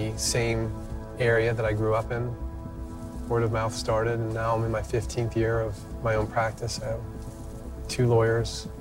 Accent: Washington, District of Columbia, United States; born there; now in Fairfax, United States; I was born in Washington, D.C., and my mom having to raise five kids and working two jobs, this country embraced her and gave her the opportunity.

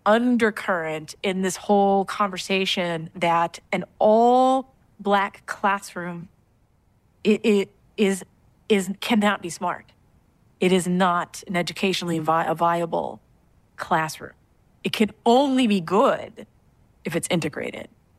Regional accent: the South, United States; This is like the exact same thing that I knew growing up in the Jim Crow South.

